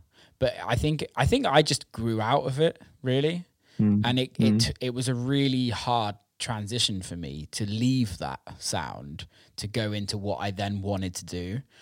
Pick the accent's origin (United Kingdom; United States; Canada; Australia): United Kingdom; Bristol, South West England; Like she didn't know I'm from Bristol and from the UK and like the background behind.